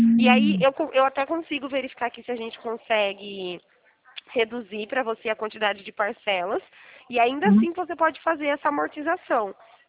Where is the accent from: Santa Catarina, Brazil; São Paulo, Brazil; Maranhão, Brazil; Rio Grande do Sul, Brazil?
São Paulo, Brazil; Araras; sou daqui de Araras.